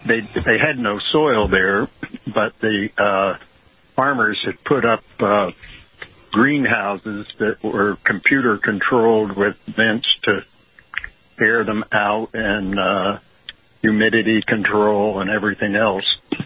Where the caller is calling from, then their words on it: Tampa, Florida, United States; from Tampa.